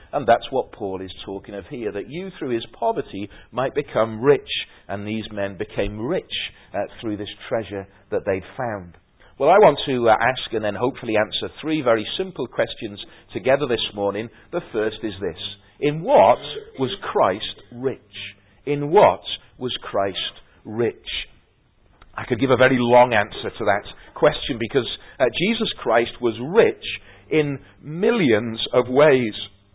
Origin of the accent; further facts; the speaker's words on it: Wrexham, Wales, United Kingdom; were out near Wrexham, my hometown, and they were out in the fields with metal detectors searching for treasure.